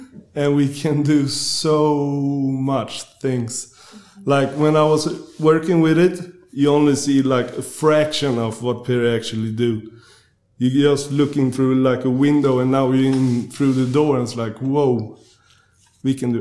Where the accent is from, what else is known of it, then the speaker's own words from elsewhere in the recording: Sweden; English is a second language; I come from Sweden.